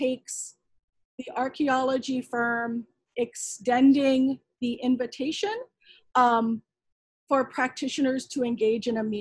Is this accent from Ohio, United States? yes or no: no; Hawaii, United States; And personally, as a Hawaiian, I don't believe somebody should have to be formally recognized as a descendant to be consulted or engage on a project.